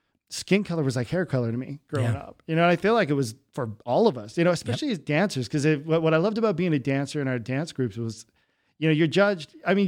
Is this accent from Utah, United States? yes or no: yes; Pleasant Grove, Utah, United States; What I always thought was interesting is growing up in Pleasant Grove, I was the brown kid.